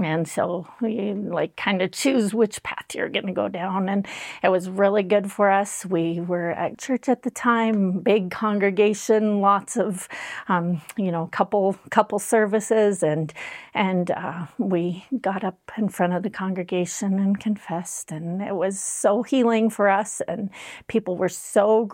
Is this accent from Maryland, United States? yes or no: no; Ennis, Montana, United States; Well, I grew up in Ennis, Montana, which is a lovely place to grow up. I was a public school child, and my parents were both working parents.